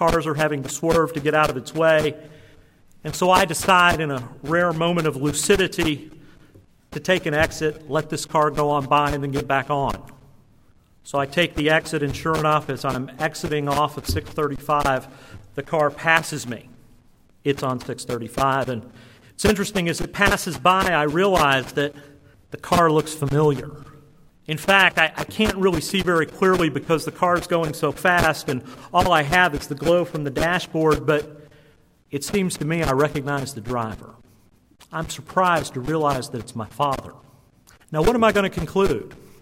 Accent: Dallas, Texas, United States; I'm from Dallas, and we have a loop around Dallas called 635.

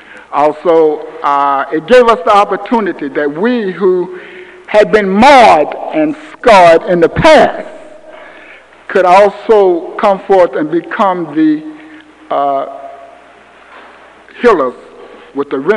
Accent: East St. Louis, Illinois, United States; My first call was to my hometown, East St. Louis, Illinois.

